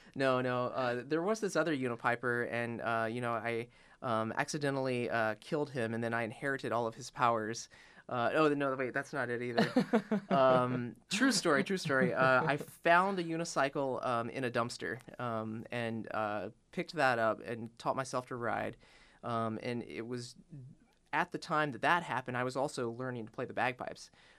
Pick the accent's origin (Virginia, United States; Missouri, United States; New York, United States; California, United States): Virginia, United States; Richmond; now in Portland, United States; I grew up in Richmond, Virginia, which definitely does not have that same free-spirited mindset that we have here in Portland.